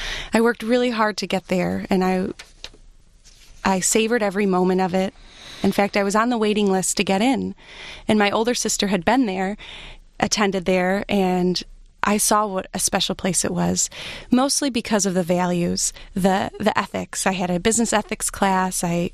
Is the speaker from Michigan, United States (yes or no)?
yes; Grosse Pointe, Michigan, United States; also born or lived in Chicago / Wisconsin; now in Grosse Pointe, United States; I was born outside of Chicago, but both of my parents are from Grosse Pointe. They met here in Grosse Pointe, and we moved from Chicago to Wisconsin when I was young, and then when I was in third grade, we moved to Grosse Pointe